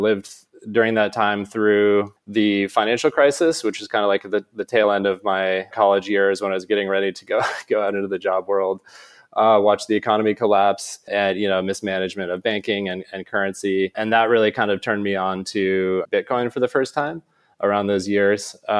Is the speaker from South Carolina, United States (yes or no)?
no; Maine, United States; I grew up in Maine, and I was always a big fan of the arts, primarily music.